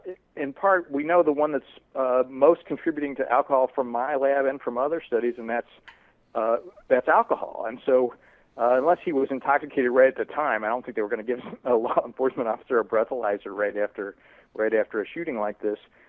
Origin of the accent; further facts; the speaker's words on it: St. Louis, Missouri, United States; A lot of folks know I'm from St. Louis. I grew up not far from there.